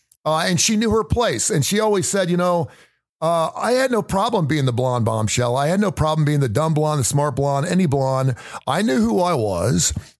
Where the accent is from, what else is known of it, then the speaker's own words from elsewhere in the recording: Cincinnati, Ohio, United States; Of course, the first thing everyone knew I was from Cincinnati.